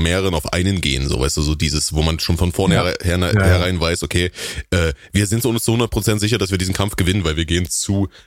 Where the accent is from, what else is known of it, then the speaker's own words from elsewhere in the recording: Halle, Saxony-Anhalt, Germany; ausgerechnet in meiner Heimatstadt Halle an der Saale, ja, im harten Osten.